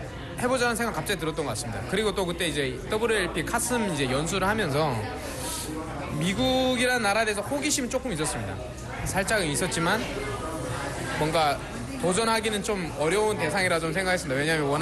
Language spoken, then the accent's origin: Korean; North Korea; 제 배경으로서 이제 북한이라는 배경을 가졌을 때